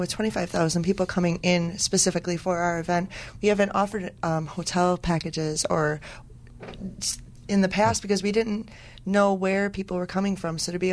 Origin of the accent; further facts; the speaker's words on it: Oak Creek, Wisconsin, United States; I'm from Oak Creek, and the south side, Grand Park was, my grandpa lived three blocks from there